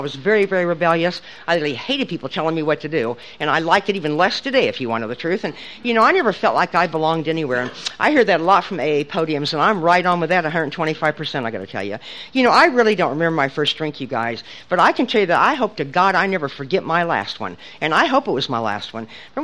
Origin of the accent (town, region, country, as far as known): Nebraska, United States; born or raised there